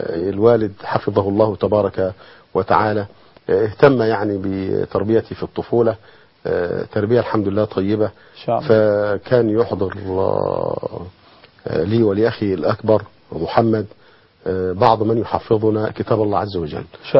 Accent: Banha, Qalyubia, Egypt; born there; انا ولدت في مدينة بنها، في بيت كان يقع قريبا من النيل، وموقعه الآن بجوار محافظة مبنى محافظة القليوبية

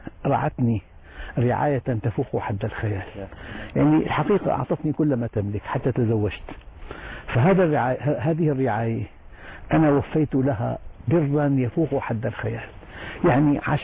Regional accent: Damascus, Damascus Governorate, Syria; نشأت في دمشق في الشام من أسرة حظها من العلم كثير كان والدي أحد علماء دمشق نشأت نشأة يعني ملتزمة طبعا توفي والدي وأنا في السنة 5 من عمري

